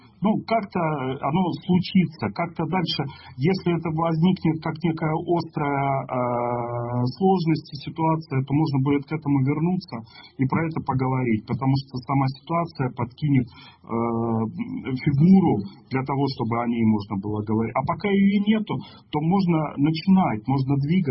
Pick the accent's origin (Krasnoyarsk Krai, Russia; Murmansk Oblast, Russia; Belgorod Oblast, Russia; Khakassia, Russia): Murmansk Oblast, Russia; Murmansk; Я из Мурманска, там флот есть, такой большой атомный северный флот.